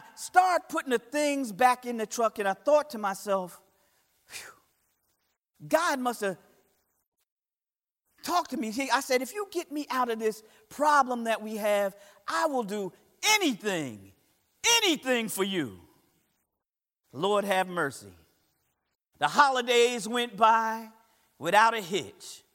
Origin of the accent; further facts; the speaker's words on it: New Jersey, United States; now in Palm Coast, United States; Palm Coast is a quiet town. Boy, you could barely hear a pin drop in here now. And we come from New Jersey, where there's a lot of noise.